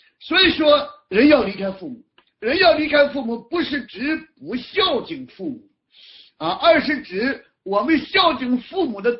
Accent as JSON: {"language": "Chinese", "region": "Shandong", "country": "China", "tie": "born or raised there", "said": "我想到我小的时候在山东我们山东常常称为礼仪之邦"}